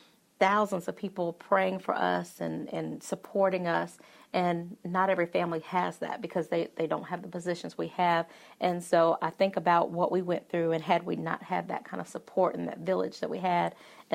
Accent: Columbia, South Carolina, United States; It is, Findlay Park, and I'm a Columbia native, so I grew up in Columbia, and I remember my senior year in high school is when Findlay Park opened. And I remember I lived in Northeast Columbia at the time

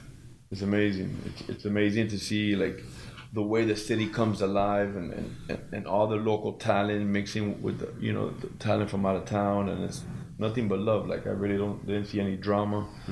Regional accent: Miami, Florida, United States; I came from Miami.

